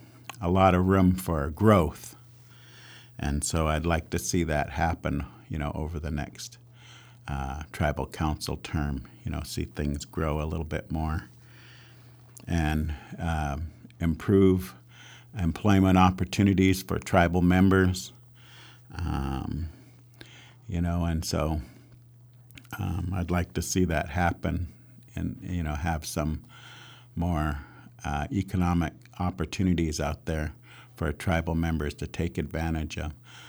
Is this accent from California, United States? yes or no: no; Yakima, Washington, United States; also born or lived in Seattle; now in Warm Springs, United States; My background, I was born in Seattle, grew up in Yakima, and moved here to Warm Springs in 1992. My mom moved back here to take care of my grandpa before he passed away.